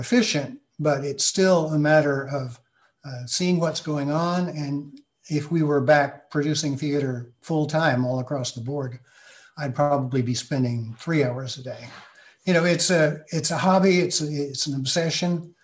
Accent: Huntsville, Alabama, United States; Huntsville, Alabama.

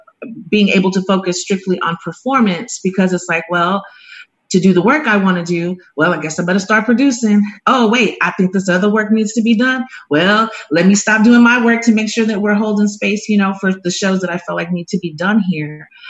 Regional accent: Houston, Texas, United States; now in Austin, United States; So I am from the Houston area, but spent most summers in Austin on the east side or in Bastrop, Elgin, Texas.

